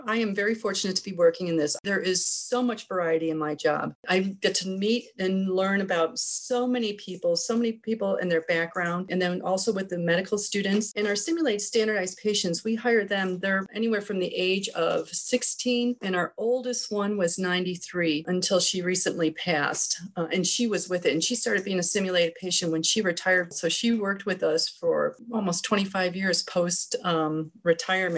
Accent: Chicago, Illinois, United States; now in Springfield, United States; I'm not a native of Springfield. I'm from the Chicago area.

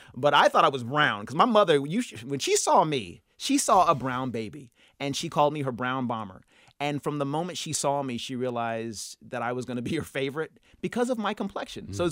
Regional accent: Santa Ana, California, United States; You know, I grew up in Santa Ana, California, about an hour south of Los Angeles.

